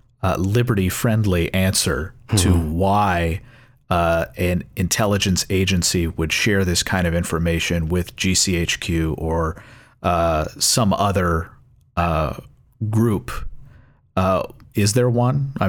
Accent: United States; as an American, I wonder to what extent there are controls on this kind of technology

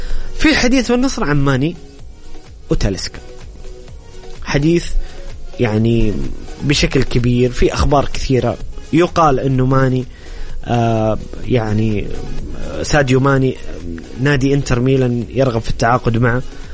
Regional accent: Saudi Arabia; أعتقد حنا كسعوديين أبرز حدث رياضي هو الإعلان الرسمي

